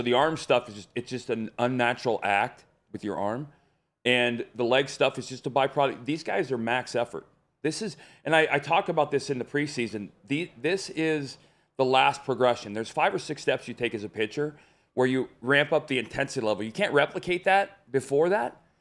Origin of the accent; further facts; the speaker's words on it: Arizona, United States; I grew up in Arizona. Nobody's born and raised in Phoenix.